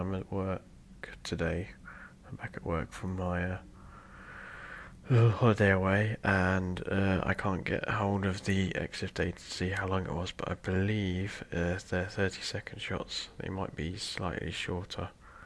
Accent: Ringwood, South East England, United Kingdom; underneath the A31, which is like the main road between Southampton and Bournemouth, and it just goes over my hometown of Ringwood.

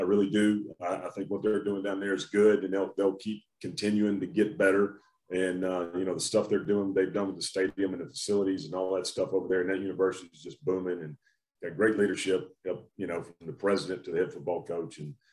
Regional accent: Augusta, Georgia, United States; I love Atlanta. I mean, I grew up right outside of Augusta, so I've been running up 75 and 20 my whole life.

